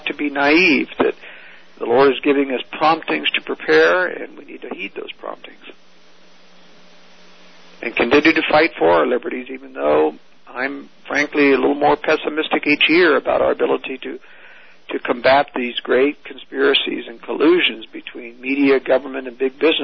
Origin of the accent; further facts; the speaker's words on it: Oregon, United States; I mean, I was raised in Oregon.